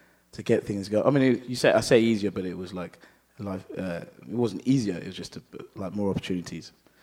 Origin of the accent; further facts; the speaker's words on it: England, United Kingdom; So my dad studied in England and got some qualifications. My mum worked. They met and had me and my brother, and that's why I'm an Englishman.